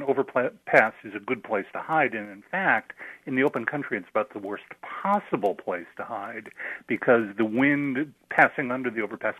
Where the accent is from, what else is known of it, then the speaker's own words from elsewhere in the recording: Midwest, United States; Well, I grew up in the Midwest, and so you're always aware of it.